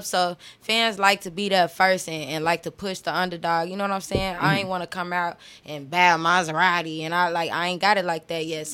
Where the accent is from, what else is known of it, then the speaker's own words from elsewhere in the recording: Chicago, Illinois, United States; Southside, 81st and King Drive.